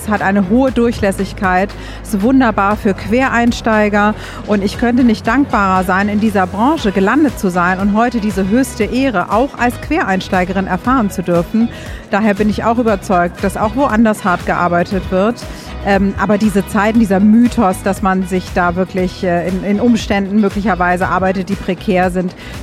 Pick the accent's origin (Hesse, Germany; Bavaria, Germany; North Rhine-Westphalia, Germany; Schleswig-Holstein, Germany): Schleswig-Holstein, Germany; ich komme ja aus dem Norden, fast an der Grenze zu Dänemark.